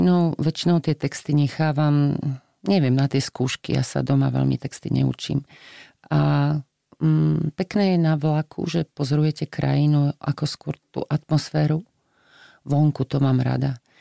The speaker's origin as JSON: {"language": "Slovak", "town": "Myjava", "region": "Trenčín Region", "country": "Slovakia", "said": "Ja som z Mijavy, kde sa babka teda nehovorila. Hovorilo sa babička, dedičko, to už je taký vplyv Moravy trošku."}